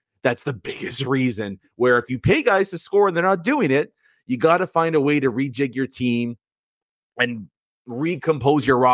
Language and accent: English; Canada; I'm actually from Canada. I'm Canadian.